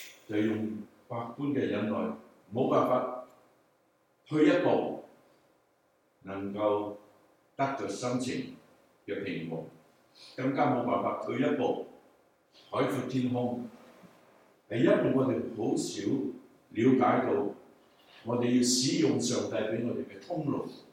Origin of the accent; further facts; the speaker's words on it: China; accent: Chinese; 是不是因为我的英文带着我们中国人的口音呢？不是。是不是因为我的出生地不是在美国，所以你们不让我来呢？